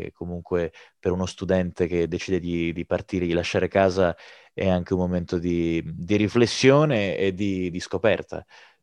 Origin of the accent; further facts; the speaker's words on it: Cagliari, Sardinia, Italy; now in Venice, Italy; Io sono partito da Cagliari, quindi dall'isola della Sardegna, per arrivare sino a Venezia per inseguire il mio sogno e studiare recitazione.